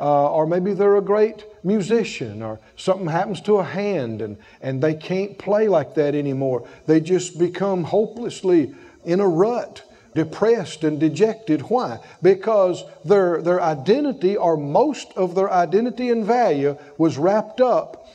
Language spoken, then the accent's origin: English; the South, United States; born there; so I'm a Moor. I was born in the South. I was born a country boy.